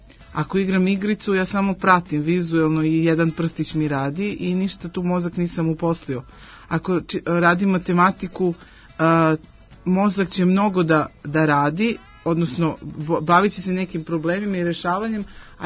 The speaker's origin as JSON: {"language": "Serbian", "country": "Serbia", "said": "ja sam Srpkinja"}